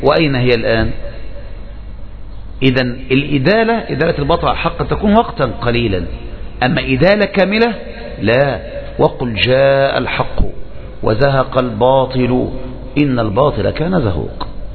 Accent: Egypt; مثلا عندنا في مصر حصل ايه؟

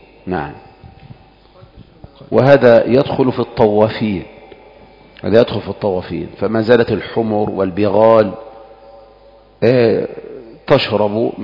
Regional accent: Egypt; ما نعلم لا في بلدنا مصر ولا في بلاد أخرى تسمع عن هذا

